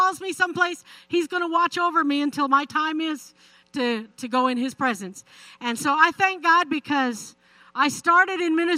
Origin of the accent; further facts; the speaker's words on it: Prince Albert, Saskatchewan, Canada; I'm originally from Canada, Saskatchewan. And I grew up in Prince Albert.